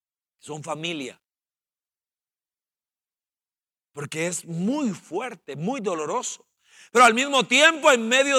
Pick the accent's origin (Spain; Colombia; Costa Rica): Costa Rica; como somos los ticos